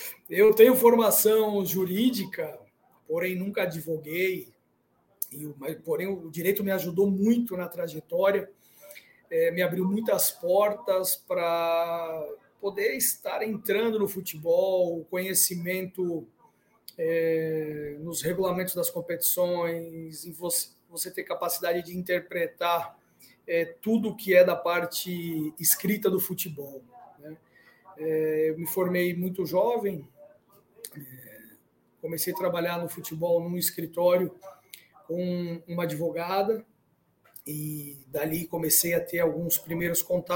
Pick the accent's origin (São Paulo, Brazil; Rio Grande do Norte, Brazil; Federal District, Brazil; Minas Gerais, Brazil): São Paulo, Brazil; Eu sou de São Paulo, cresci ali em São Paulo